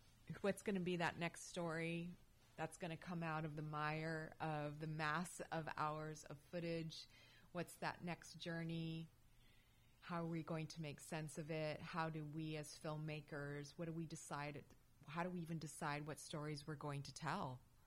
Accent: Phoenix, Arizona, United States; You know, I grew up in Phoenix, Arizona, went to an all-girls Catholic high school, and it was the early to mid-80s

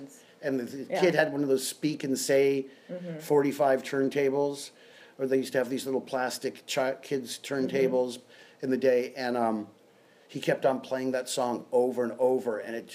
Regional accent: United States; And I grew up in the North Valley, you know, maybe, you know, 15 miles from where we are here now.

